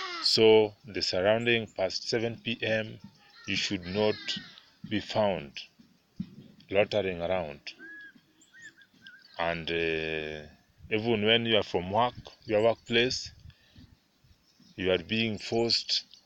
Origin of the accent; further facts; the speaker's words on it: Kenya; I'm a Kenyan citizen, currently staying in Nakuru County, Naivasha sub-county.